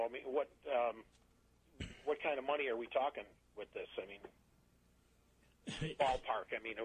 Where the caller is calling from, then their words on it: Greece; From Greece.